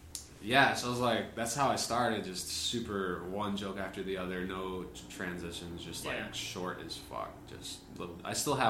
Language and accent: English; Michigan, United States; born or raised there; also born or lived in Canada / Chicago